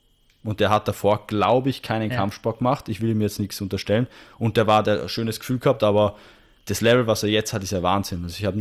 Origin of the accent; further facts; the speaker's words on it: Austria; Und es war noch bei uns in Österreich